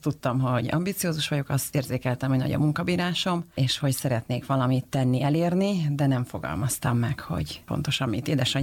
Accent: Újfalu, Hajdú-Bihar, Hungary; én vidéki vagyok, mert egy újfalui, Hajdú-Bihari

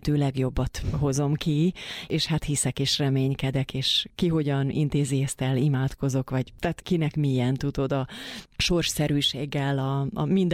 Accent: Pálmonostora, Bács-Kiskun, Hungary; hanem kis falu, tehát egy Isten háta mögötti kis falucska ez, ahonnan származom.

